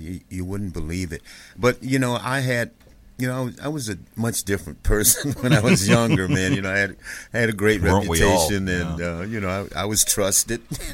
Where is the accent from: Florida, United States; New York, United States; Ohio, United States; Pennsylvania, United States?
Florida, United States; Pensacola; You know, I grew up in that era, man, and I came from Pensacola, Florida. We only had like two stations